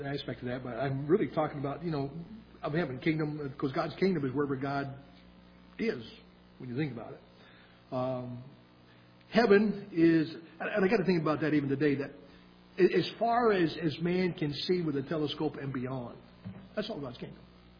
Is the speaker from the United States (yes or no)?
yes; Maine, United States; We came from Maine, and we remember in those days old outhouses out there. We were growing up as kids